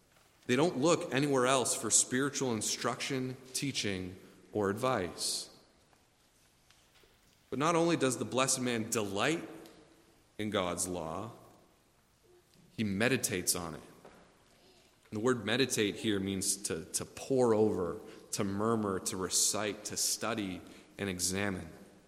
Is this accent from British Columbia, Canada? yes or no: no; Ontario, Canada; but I grew up in Southern Ontario, Canada.